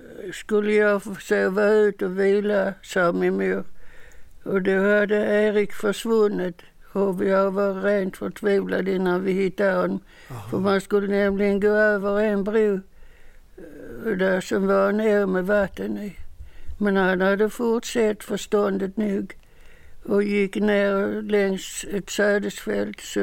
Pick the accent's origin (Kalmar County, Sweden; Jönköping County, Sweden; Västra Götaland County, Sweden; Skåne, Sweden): Skåne, Sweden; Ingelstorp; born there; Jag är född i Ingelstorp.